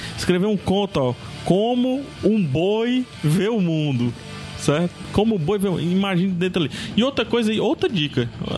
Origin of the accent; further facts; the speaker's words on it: Ceará, Brazil; sou do Ceará, sou cearense